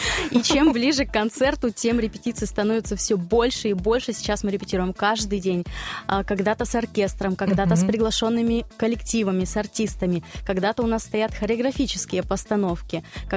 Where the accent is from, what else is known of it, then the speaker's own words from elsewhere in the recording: Uporovo, Tyumen Oblast, Russia; в моем родном селе Упорово, откуда я родом.